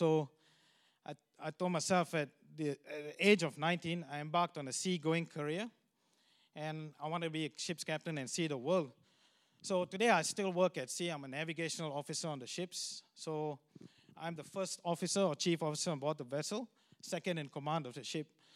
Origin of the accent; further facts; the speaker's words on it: Malaysia; moved away; Sheila and I, we're originally from Malaysia. So we grew up there